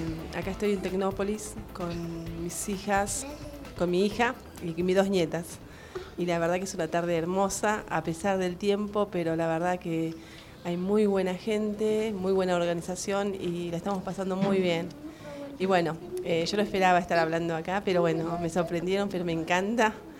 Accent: Pontevedra, Buenos Aires Province, Argentina; saludo a mis amigos de Pontevedra, yo soy de Pontevedra, Merlo

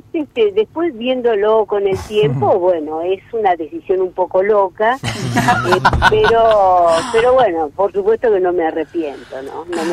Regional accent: Rosario, Santa Fe, Argentina; now in Yerville, France; Donde nací, donde hice todas esas vidas, como vos decís, en otras vidas. Todas las vidas que tuve, las tuve en Rosario. Y por más que aquí donde esté, acá en Francia, acá en el pueblito, en Yerville, en la Normandía

